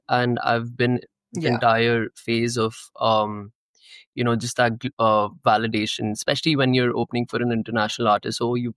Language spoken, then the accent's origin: English; India; first language Hindi; English is a second language; Hindi is my first language, so it's always it feels special when people sing back a song that you've written in your bedroom back at you.